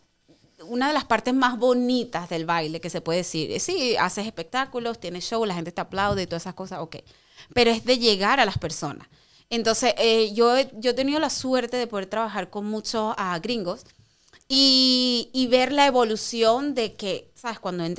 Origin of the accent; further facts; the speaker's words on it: Venezuela; Y la salsa que nosotros bailamos en Latinoamérica, especialmente en Venezuela, porque somos venezolanos